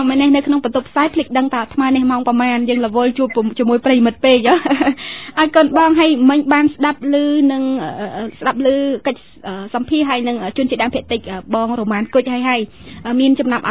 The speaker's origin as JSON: {"language": "Khmer", "region": "Kratié", "country": "Cambodia", "tie": "born or raised there", "said": "ព្រោះខ្ញុំមានស្រុកកំណើតនៅខេត្តក្រចេះ"}